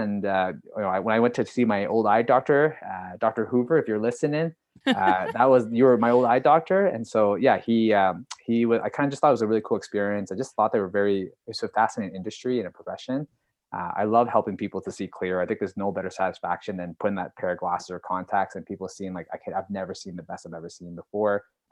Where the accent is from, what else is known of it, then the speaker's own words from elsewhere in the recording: Calgary, Alberta, Canada; I'm from Calgary, Alberta.